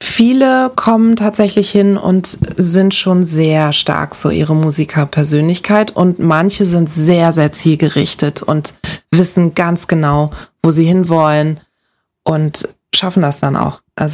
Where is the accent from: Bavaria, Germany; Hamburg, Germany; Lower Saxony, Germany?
Lower Saxony, Germany; Braunschweig; Und dann habe ich einen Austausch gemacht in den USA, dann bin ich in Braunschweig zur Schule gegangen.